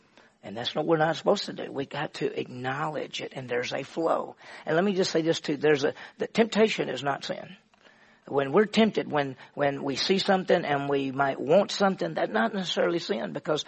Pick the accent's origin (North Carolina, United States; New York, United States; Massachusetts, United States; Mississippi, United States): Mississippi, United States; I'm from Mississippi, so we say AI.